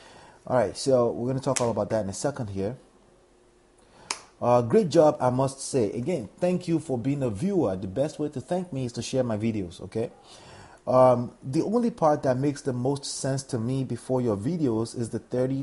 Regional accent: New Jersey, United States; when it comes to New Jersey, because that's my home state.

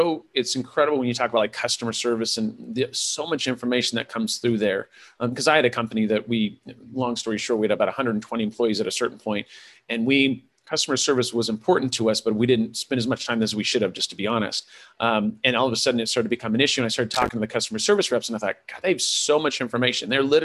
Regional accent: California, United States; I was raised by hippies in California. I do nothing but hug.

